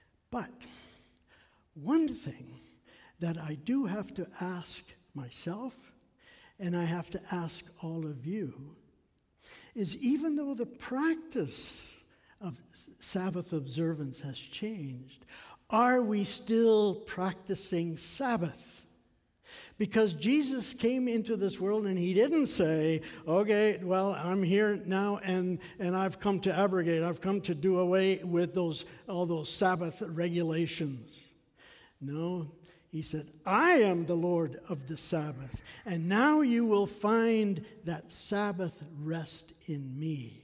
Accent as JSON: {"language": "English", "town": "Victoria", "region": "British Columbia", "country": "Canada", "tie": "born or raised there", "said": "I remember growing up in Victoria that on the Sunday"}